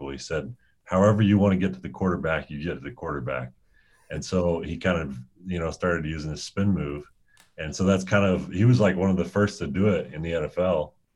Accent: Indiana, United States; I've never met Bobby Knight for as many, you know, growing up in Indiana.

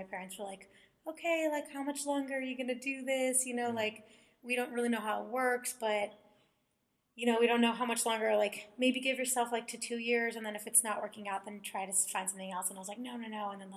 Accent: California, United States; And then at first they were like, okay, I grew up in California. They're like, you can't go to school outside California.

